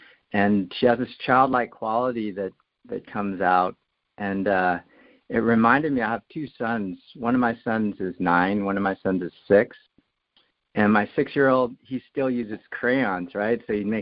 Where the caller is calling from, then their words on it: Cupertino, California, United States; I'm calling from Cupertino.